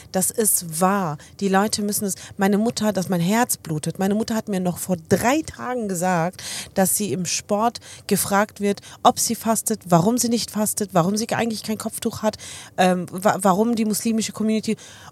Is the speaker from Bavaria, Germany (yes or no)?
yes; Munich, Bavaria, Germany; ich komme aus München